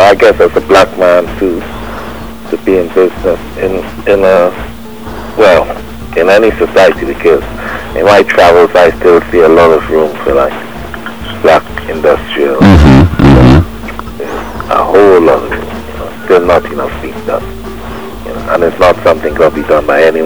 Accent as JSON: {"language": "English", "country": "Guyana", "tie": "born there", "said": "I was born in Guyana. So, I mean, I'm a citizen of the world."}